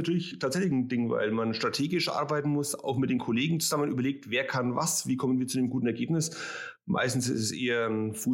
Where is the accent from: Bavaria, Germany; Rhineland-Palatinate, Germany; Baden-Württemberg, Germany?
Baden-Württemberg, Germany; Rot; Ah, keine politische Frage, sondern eine Anspielung auf meinen Geburts- und Wohnort. Ja, ich komme aus Rot